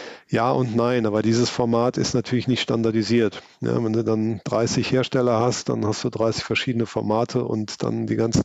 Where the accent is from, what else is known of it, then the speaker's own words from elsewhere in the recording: Cologne, North Rhine-Westphalia, Germany; Klar, als Kölner